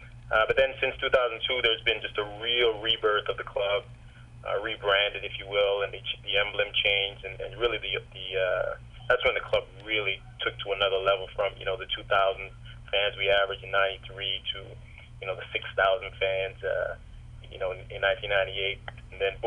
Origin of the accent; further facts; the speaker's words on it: Jamaica; I mean, I'm Jamaican